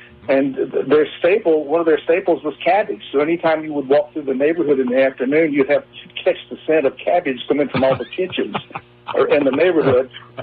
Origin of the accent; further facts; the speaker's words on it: the South, United States; I think being a Southerner, that's kind of why I fell in love with these guys.